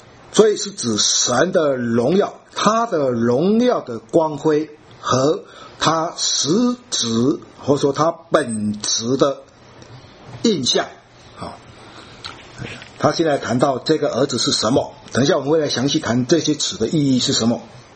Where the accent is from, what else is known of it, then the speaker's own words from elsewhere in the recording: China; 我们中国人很喜欢说啊，一个长官他在上台讲话